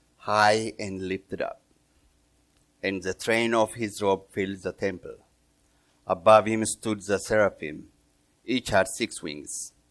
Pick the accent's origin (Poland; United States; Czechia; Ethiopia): Ethiopia; I'm originally from Ethiopia, so I was in my teenage years with my mom passed away when I was one, and I was with my dad